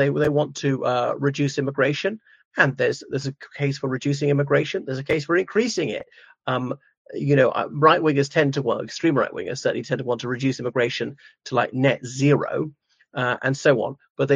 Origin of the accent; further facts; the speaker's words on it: Ireland; from Ireland.